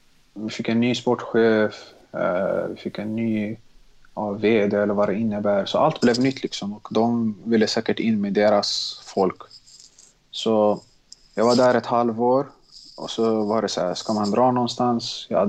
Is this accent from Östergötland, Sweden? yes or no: no; Stockholm, Stockholm County, Sweden; Jag är uppvuxen i Tensta, flyttade när jag var 6 år till Mälarhöjden Bredäng.